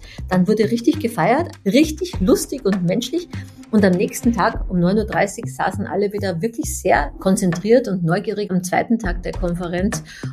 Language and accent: German; Austria; now in Germany; ursprünglich meine Heimat in Österreich